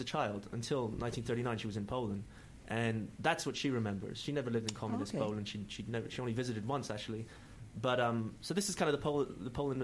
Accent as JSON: {"language": "English", "region": "London", "country": "United Kingdom", "tie": "born there", "said": "Yes, I was born in London."}